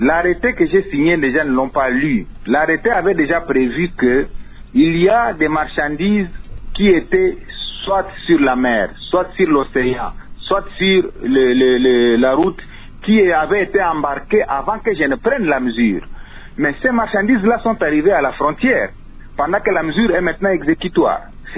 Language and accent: French; DR Congo; en tant que patriote, en tant que Congolais pris de paix, qui veut que la RDC retrouve sa grandeur